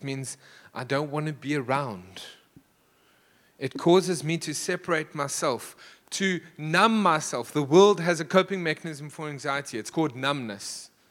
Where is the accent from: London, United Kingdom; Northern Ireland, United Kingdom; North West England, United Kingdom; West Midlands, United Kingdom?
London, United Kingdom; East End; This is, again, I'm from the East End. If you don't look after you, nobody else will.